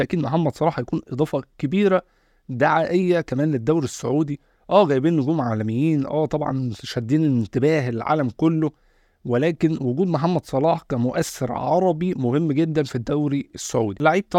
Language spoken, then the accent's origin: Arabic; Egypt; احنا مثلا حتى كمصريين